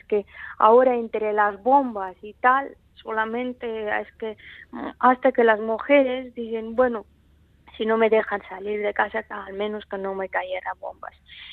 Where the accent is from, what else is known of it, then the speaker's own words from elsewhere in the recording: Afghanistan; moved away; Yo salí en finales de 2006 de Afganistán, pero he estado viviendo toda la guerra civil y el régimen de talibanes en Afganistán.